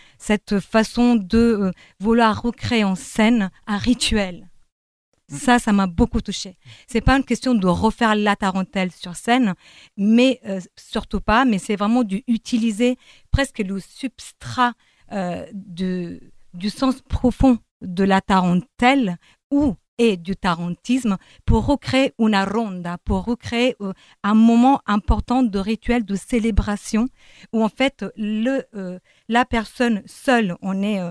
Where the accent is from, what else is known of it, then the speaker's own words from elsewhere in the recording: Abruzzo, Italy; moved away as an adult; Complètement italienne, abruzzese. Je viens des Abruzzes. Je suis arrivée ici en 2003, donc il y a longtemps, pour la danse, justement, pour travailler.